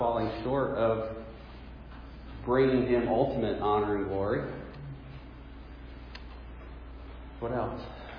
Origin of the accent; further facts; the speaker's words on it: New Jersey, United States; also born or lived in Indiana; let's say I grew up in New Jersey, lived in Indiana during college, and then came here.